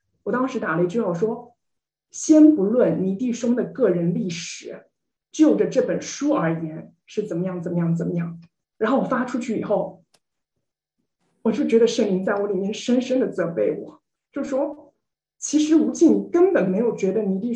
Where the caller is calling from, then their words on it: Seattle, Washington, United States; 我是西雅图的